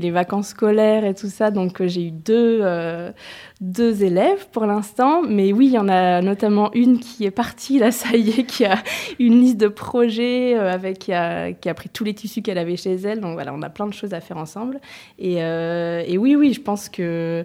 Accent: Auvergne-Rhône-Alpes, France; moved away; Moi, j'ai grandi en Auvergne, donc la campagne, je connais et ça me manquait quand même beaucoup.

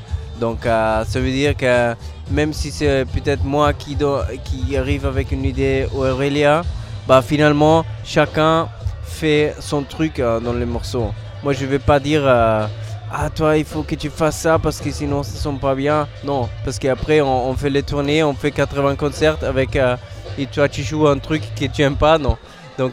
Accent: Austria; Ouais, je viens d'Autriche.

